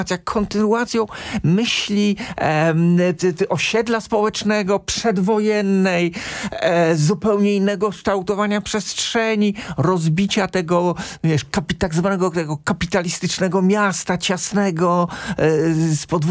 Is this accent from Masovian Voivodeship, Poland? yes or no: yes; Warsaw, Masovian Voivodeship, Poland; ja jestem warszawiakiem z pierwszego pokolenia, ja się urodziłem na Muranowie, ale moja mama przyjechała z Krakowa tutaj, a tata z Łodzi